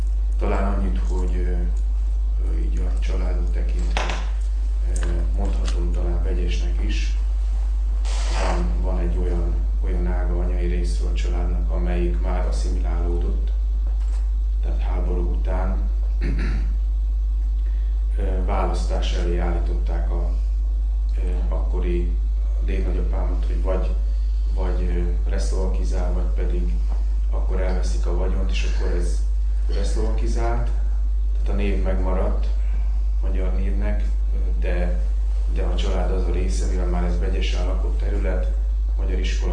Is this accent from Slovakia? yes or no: yes; Drahňov, Košice Region, Slovakia; Akkor ezt nem mondtam, Nagykaposváról, Deregnyő.